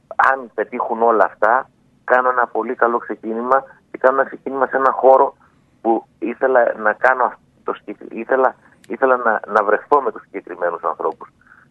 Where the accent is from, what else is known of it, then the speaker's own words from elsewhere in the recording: Thessaloniki, Central Macedonia, Greece; moved away as an adult; now in Athens, Greece; έφυγα από τη Θεσσαλονίκη. Ήρθα στην Αθήνα. Ήρθα σε ένα καινούριο περιβάλλον, μόνος μου.